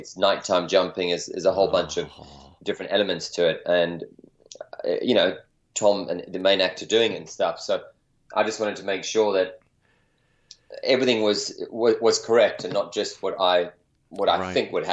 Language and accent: English; South Africa; now in California, United States; growing up in South Africa in an outdoor environment, and now California